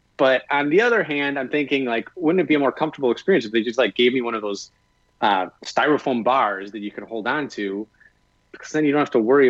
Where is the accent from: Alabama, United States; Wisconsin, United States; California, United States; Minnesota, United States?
Wisconsin, United States; now in Miami Beach, United States; Maybe growing up in Wisconsin, you know, we only had the summer months of like 2 months, really. It wasn't very warm, so we weren't in the water.